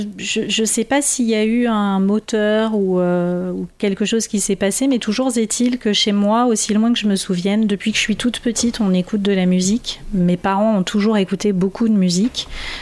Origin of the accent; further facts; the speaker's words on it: Poitiers, Nouvelle-Aquitaine, France; born there; Donc, je suis pas très très loin quand même. Ça va, je suis pas totalement étrangère. Non, je suis née à Poitiers.